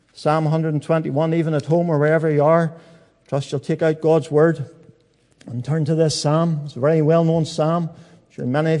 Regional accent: Newtownards, Northern Ireland, United Kingdom; born there; I was born in Newton Ards and was the youngest of three. I had two older sisters and lived on a farm.

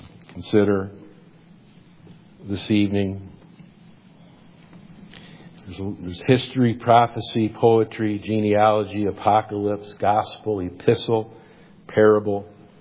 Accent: Syracuse, New York, United States; But you notice from this morning that I grew up in Syracuse.

